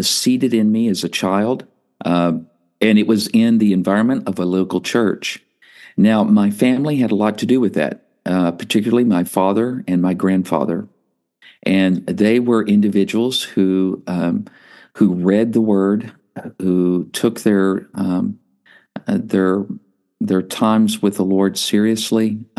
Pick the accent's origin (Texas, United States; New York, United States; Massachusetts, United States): Texas, United States; So, I was raised in Texas, came up in a local church that was very, very important to nurturing me in the faith